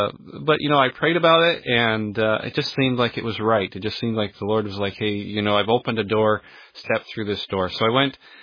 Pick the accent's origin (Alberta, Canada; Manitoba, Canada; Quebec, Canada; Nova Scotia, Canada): Manitoba, Canada; Portage la Prairie; I'm from Portage la Prairie, Manitoba, Canada.